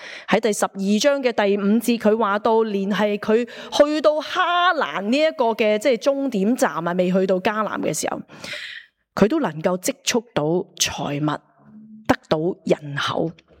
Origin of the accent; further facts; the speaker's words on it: Hong Kong; 我哋香港人咧，多数小康之家，未必好明白大家族啊